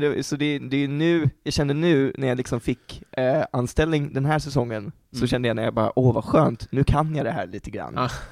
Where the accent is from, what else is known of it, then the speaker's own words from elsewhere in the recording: Örebro, Örebro County, Sweden; Jag kom ju från Örebro och hade, det var 5 år sedan jag flyttade till Uppsala.